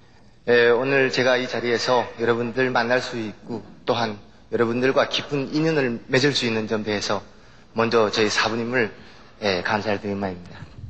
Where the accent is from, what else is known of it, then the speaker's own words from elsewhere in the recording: South Korea; born there; moved away as an adult; also born or lived in Hawaii, United States; 저는 1952년에 대한민국의 하나 자그마한 마을에서 유복한 가정에서 태어났습니다.